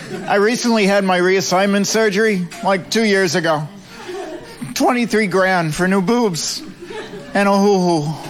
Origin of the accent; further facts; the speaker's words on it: New Jersey, United States; Oh, New York, I'm from the other coast. I'm from New Jersey, where fuck you is a greeting.